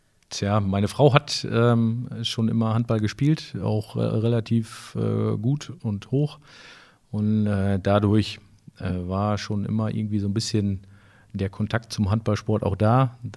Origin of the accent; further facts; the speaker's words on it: Hille, North Rhine-Westphalia, Germany; ich komme aus Hille, das Hiller Moor ist natürlich dann, liegt dann nahe.